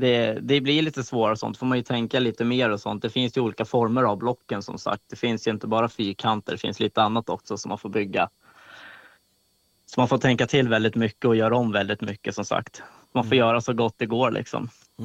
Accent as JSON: {"language": "Swedish", "town": "Strängnäs", "region": "Södermanland", "country": "Sweden", "said": "Och jag är ju själv från Strängnäs"}